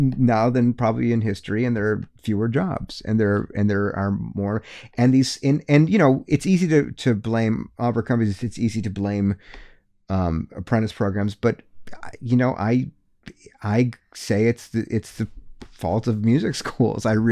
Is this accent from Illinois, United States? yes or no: yes; Chicago, Illinois, United States; but I was born and raised in Chicago. Mm-hmm. I'm a Chicago boy at heart. I love Chicago